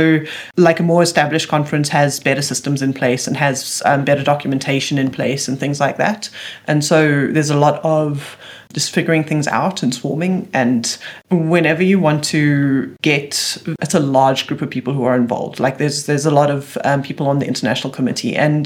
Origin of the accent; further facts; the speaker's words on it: Johannesburg, Gauteng, South Africa; It's happening in my hometown in Johannesburg, South Africa.